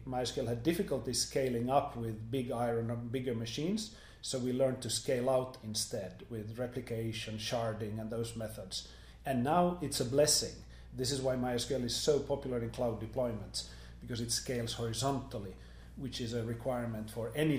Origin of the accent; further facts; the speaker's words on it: Finland; moved away as an adult; now in United States; I'm originally from Finland, from where I moved to Silicon Valley in 2003 with my family.